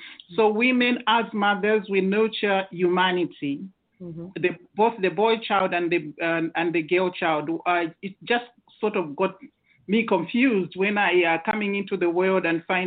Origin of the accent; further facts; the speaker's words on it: Zambia; first of all, I come from Africa, from Zambia